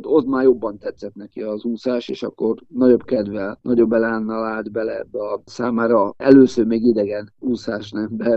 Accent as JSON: {"language": "Hungarian", "town": "Százhalombatta", "region": "Pest", "country": "Hungary", "tie": "born or raised there", "said": "szülővárosomban, Szászalombattán"}